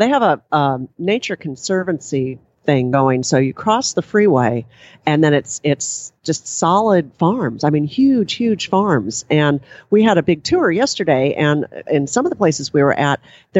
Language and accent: English; Hunt Valley, Maryland, United States; from Hunt Valley, Maryland.